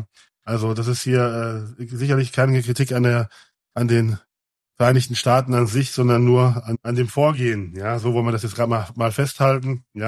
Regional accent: Lüdenscheid, North Rhine-Westphalia, Germany; ich komme aus dem Sauerland, ja, also meine Jugend in Lüdenscheid

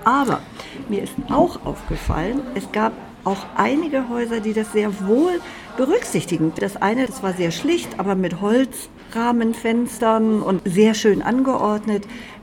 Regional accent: Hamburg, Germany; Ich bin aber ehrlich gesagt als Hamburgerin ganz andere Wasserflächen gewohnt

